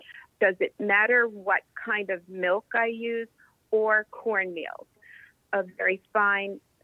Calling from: Cary, North Carolina, United States; I'm calling from Cary, North Carolina.

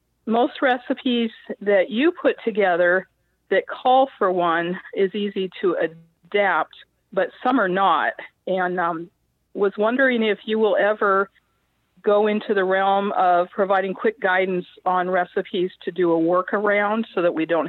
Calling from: Virginia, United States; Just outside of Washington, D.C. in Virginia.

